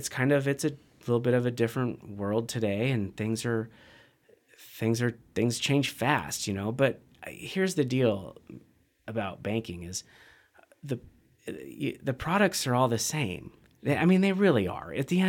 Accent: Washington, United States; because I'm a kid from Central Washington.

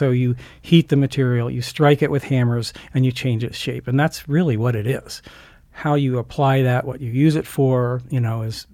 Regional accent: Delaware, United States; I grew up, well, to the point that I did grow, in teenagehood in Delaware.

